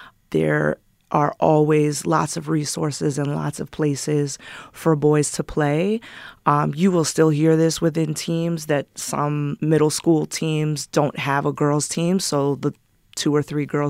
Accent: New York City, New York, United States; Basketball has been a part of my life since I was a kid. I grew up on the Upper West Side.

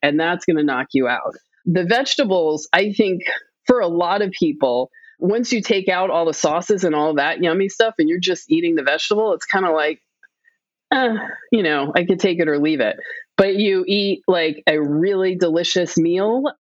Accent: New York City, New York, United States; I grew up in New York City, and it, like I said, I just left.

